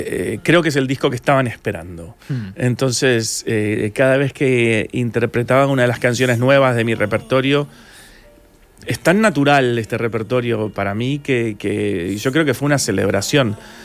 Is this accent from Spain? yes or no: no; Argentina; Imagínate que yo soy argentino, ¿no?